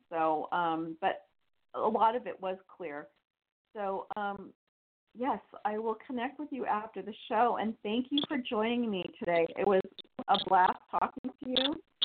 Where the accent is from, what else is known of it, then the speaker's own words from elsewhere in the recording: California, United States; And I love San Francisco. That's near my hometown.